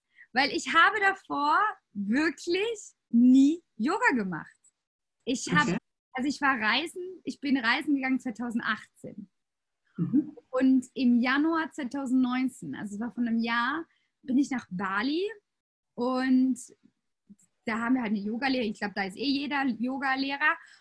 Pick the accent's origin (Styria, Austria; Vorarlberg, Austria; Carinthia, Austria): Vorarlberg, Austria; Dornbirn; moved away as an adult; now in Munich, Germany; ich komme aus Vorarlberg, aus Dornbirn.